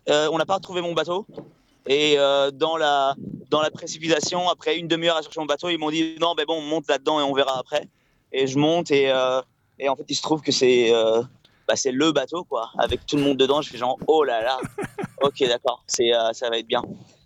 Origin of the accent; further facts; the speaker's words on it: Brussels, Brussels-Capital Region, Belgium; Je me suis rappelé que je viens de Bruxelles